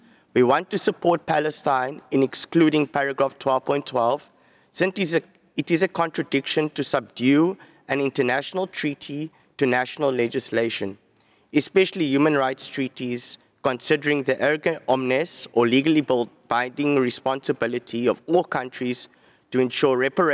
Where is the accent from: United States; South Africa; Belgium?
South Africa; I'm from South Africa, where I'm based at the Alternative Information and Development Centre.